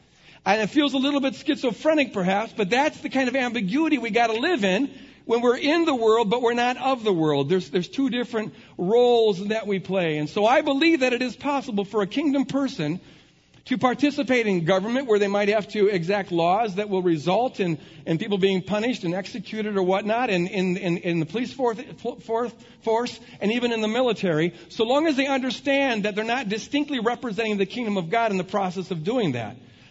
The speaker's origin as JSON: {"language": "English", "country": "United States", "said": "The first one is that I, as an American, believe that America does stand for freedom."}